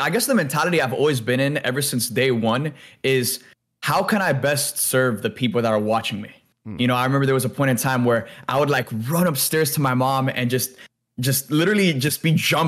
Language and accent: English; Miami, Florida, United States; Again, coming from a Hispanic community, I grew up in Miami. That's like everyone in Miami usually tends to be Hispanic from some, you know, at some capacity.